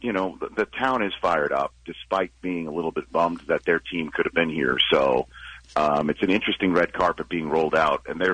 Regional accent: New York, United States; Well, here's a scoop, is that I'm born and raised in New York, mm-hmm. and I went to the University of Michigan

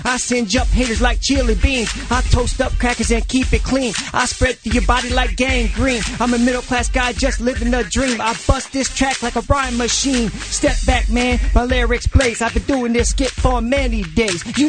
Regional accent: Canton, Ohio, United States; and I grew up in the Canton area, where the home of the Hall of Fame is.

